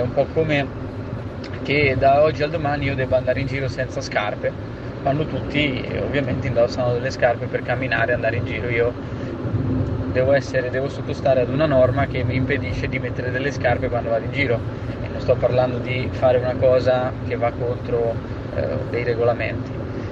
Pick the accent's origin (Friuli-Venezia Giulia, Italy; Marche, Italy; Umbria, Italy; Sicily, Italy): Marche, Italy; Ancona; Buonasera a tutti, io vengo da Ancona